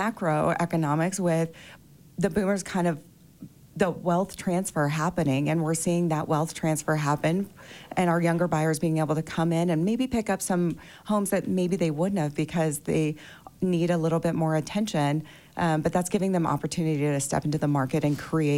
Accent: Colorado, United States; now in Park City, United States; I'm from Colorado. I choose Park City, and I will choose Park City forever.

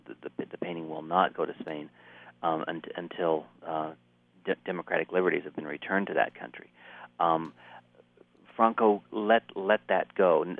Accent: Cortez, Colorado, United States; I grew up in far southwest Colorado, in the town of Cortez.

